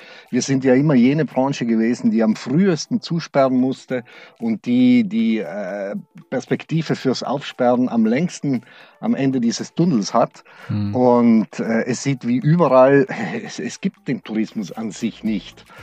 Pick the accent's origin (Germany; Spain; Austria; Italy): Italy; Brixen, Trentino-Alto Adige; Ich bin Südtiroler. Meine Heimat ist Südtirol, aber der Schwarzwald ist meine zweite Heimat geworden. Ich bin hier schon zweiheimisch.